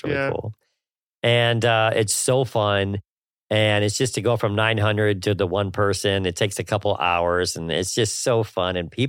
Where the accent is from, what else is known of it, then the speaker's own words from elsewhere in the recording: Florida, United States; And so remember, I'm from Florida too